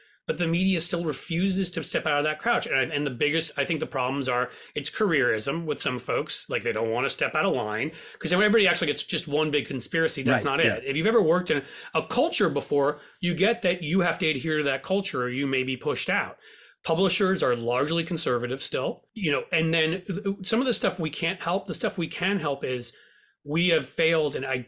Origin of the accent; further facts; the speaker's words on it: New York, United States; And hell, you're in New York. I grew up in New York.